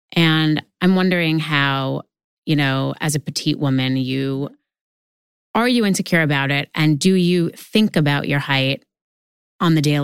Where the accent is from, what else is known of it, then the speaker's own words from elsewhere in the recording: New York, United States; I grew up in New York.